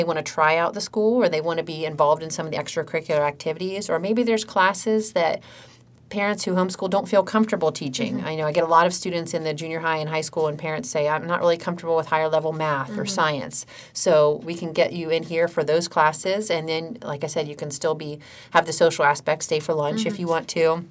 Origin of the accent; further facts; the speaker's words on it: Ohio, United States; I grew up in Fairfield County. Mm-hmm. In fact, I spent all my schooling at Fairfield Union, graduated from Fairfield Union.